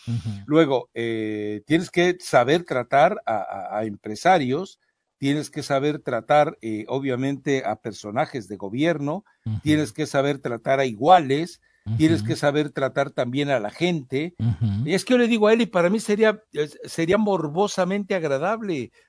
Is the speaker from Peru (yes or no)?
no; Mexico; Porque si sí somos los mexicanos de hojaldras, pues ¿cuál es el problema? Si sí somos los mexicanos, hombre.